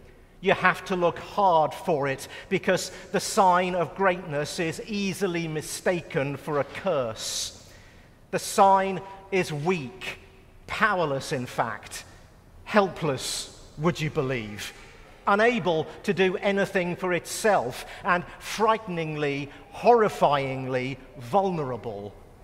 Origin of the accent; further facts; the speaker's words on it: England, United Kingdom; And I said, "No, I'm English."